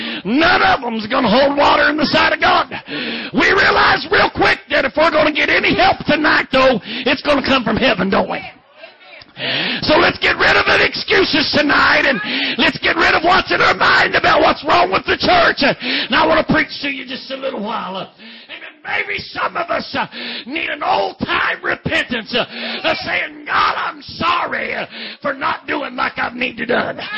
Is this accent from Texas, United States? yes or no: no; Richmond, Kentucky, United States; now in Oklahoma City, United States; I'm not used to that. I'm from Richmond, Kentucky. I'm not used to that.